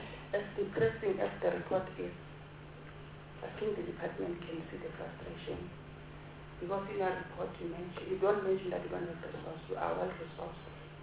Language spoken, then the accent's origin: English; Dr JS Moroka, Mpumalanga, South Africa; I'm from Mpumalanga, Ward 19, Dr. J.S. Moroka. There's one agri-park.